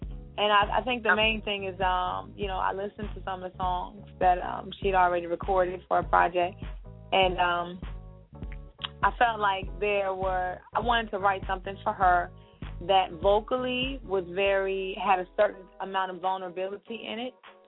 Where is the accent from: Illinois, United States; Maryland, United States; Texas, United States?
Maryland, United States; Baltimore; born there; also born or lived in Washington, D.C. / Virginia / North Carolina / Philadelphia; I was born in Baltimore, but I lived in D.C. for a while, then I moved to Virginia, North Carolina, Philadelphia. You know, I went to college for a little bit in New York. So I'm all mixed up. I'm just a Northeast baby.